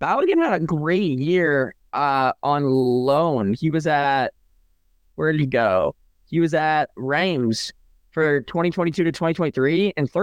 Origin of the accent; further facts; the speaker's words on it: Weymouth, Massachusetts, United States; born there; now in Boston, United States; So I was born on the South Shore of Weymouth, Massachusetts. I am a Hanover resident through and through, and live in Boston. So I'm a Masshole through and through.